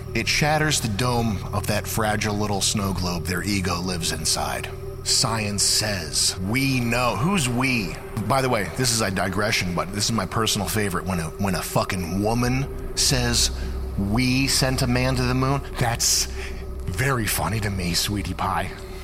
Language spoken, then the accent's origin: English; Wilton, Connecticut, United States; Oh, nice. I'm from Wilton.